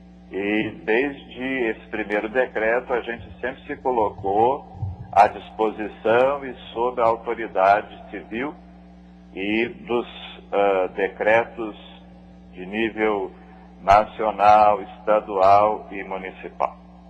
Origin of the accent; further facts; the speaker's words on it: Ouro Fino, Minas Gerais, Brazil; Eu sou mineiro, mas de outras minas. Sou lá do sul de Minas, Ouro Fino.